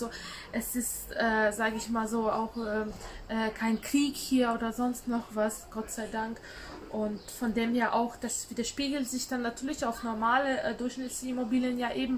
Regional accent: Latgale, Latvia; German is a second language; now in Germany; aus dem Ort, wo ich herkomme, das ist aus ländlicher Gegend, so 150 Kilometer

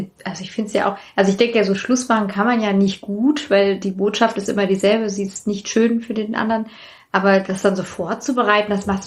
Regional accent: Hanau, Hesse, Germany; Ich kann sagen, ich komme auch aus Hanau

